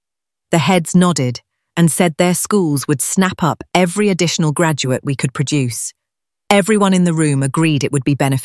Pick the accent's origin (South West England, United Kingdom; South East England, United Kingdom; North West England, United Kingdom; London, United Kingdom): London, United Kingdom; Surbiton; 15 minutes from where I grew up in Surbiton.